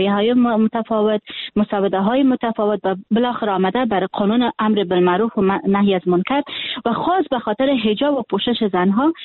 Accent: Afghanistan; من حیث یک دختر افغان که در افغانستان تولد شدیم و در افغانستان خاطره دارم، در افغانستان بزرگ شدیم و امروز خواهر و برادر ما فامیل من و در افغانستان هستن.

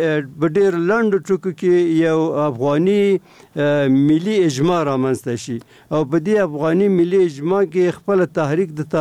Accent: Afghanistan; به عنوان یک افغان

